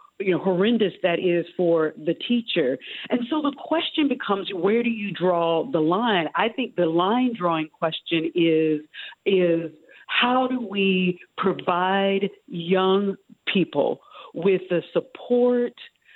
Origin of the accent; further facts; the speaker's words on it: the South, United States; And I was born and raised in the South, and certainly the South has a deep history of difficult race relations, to say the least.